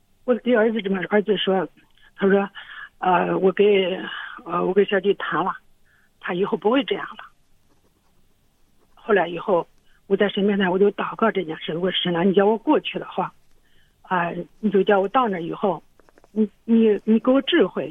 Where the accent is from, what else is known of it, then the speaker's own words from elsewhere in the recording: northern China, China; 他是南方人，我是北方人